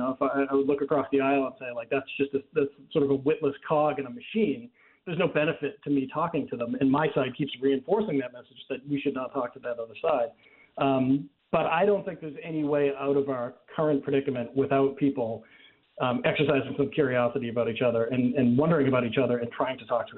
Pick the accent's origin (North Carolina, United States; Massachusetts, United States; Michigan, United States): Massachusetts, United States; Boston; now in New York, United States; I grew up in Boston. I live in New York. I've lived in the Northeast pretty much my whole life.